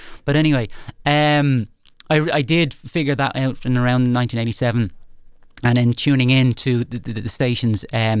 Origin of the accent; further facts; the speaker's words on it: Tallaght, Leinster, Ireland; now in Inchicore, Ireland; I'm from Talla. I currently live in Inchicore, but I lived in Talla for 35 years of my life. So I still see myself as a bit of a Tallafornian.